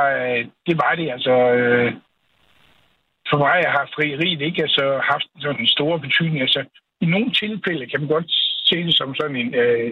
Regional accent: Aarhus, Central Denmark Region, Denmark; vi voksede op i Fagikår i Baggård inde i Aarhus

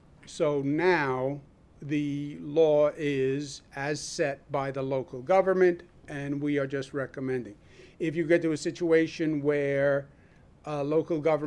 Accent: Queens, New York, United States; accent: Queens; as a New Yorker, not as a governor, as a Queens boy with a Queens accent and proud of it?

